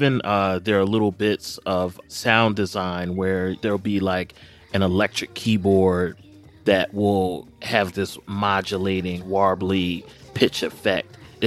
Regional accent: Philadelphia, Pennsylvania, United States; Like, you know, I'm from Philly, so I can recognize it.

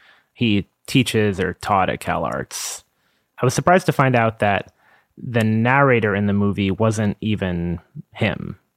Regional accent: Long Island, New York, United States; It's a movie about Los Angeles, but I personally didn't grow up there. I grew up mostly on Long Island.

